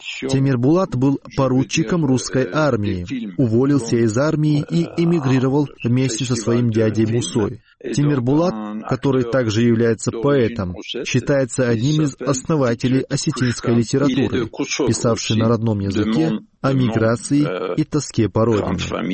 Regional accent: Kushra, Turkey; Это очень большая семья, и я сам тоже из Кушры.

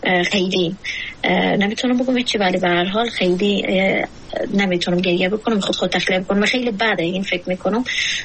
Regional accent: Afghanistan

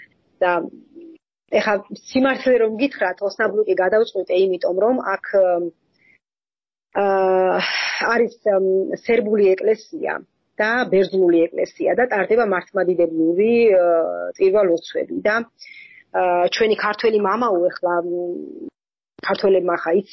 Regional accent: Kakheti, Georgia; ახეთიდან ვარ წარმოშობით და არასოდეს დამილევია ღვინო

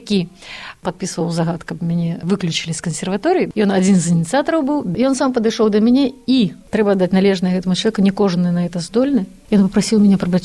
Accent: Damashevichy, Brest Region, Belarus; also born or lived in Baranavichy; Лічуся я, што нарадзілася ў Баранавічах, але сама лічу сябе дамашоўкай. Гэта вёска 10 кіламетраў ад Баранавіч, Дамашэвічы, дзе нарадзіліся мае бацькі.

